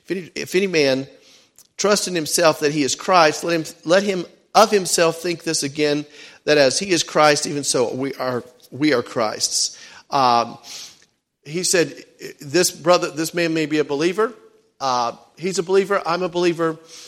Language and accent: English; the South, United States; Maybe it's because I'm from the South, but I love barbecue